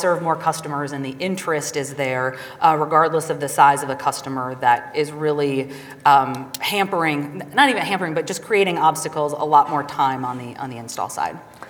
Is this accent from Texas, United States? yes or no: no; Wisconsin, United States; I'm from Wisconsin. I'm a Wisconsinite. I live in Milwaukee